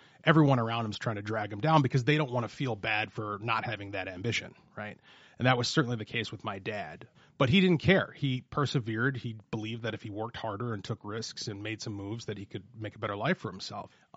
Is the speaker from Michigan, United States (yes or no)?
yes; Detroit, Michigan, United States; born there; now in Minnesota; how it is that we came to live in Minnesota, because I was born in Detroit, and that's where he grew up.